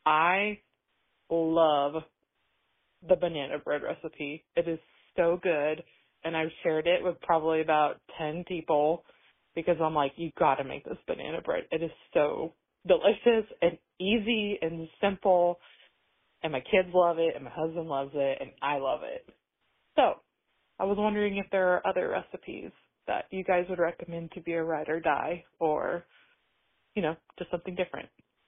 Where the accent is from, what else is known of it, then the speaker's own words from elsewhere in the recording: Kansas, United States; I am from Kansas